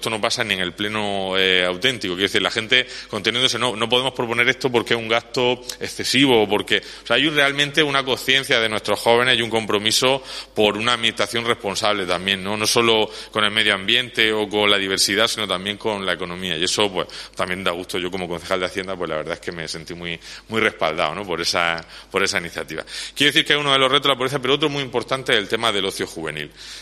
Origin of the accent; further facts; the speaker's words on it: Torre Pacheco, Region of Murcia, Spain; los que somos de Torre Pacheco, que somos pueblo hermano, pueblo vecino